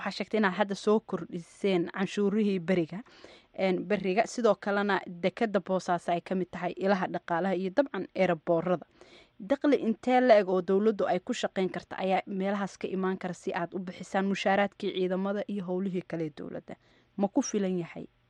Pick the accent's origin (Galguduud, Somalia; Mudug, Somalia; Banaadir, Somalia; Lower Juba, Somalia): Galguduud, Somalia; waxaan ka soo jeedaa gobolka Galgaduud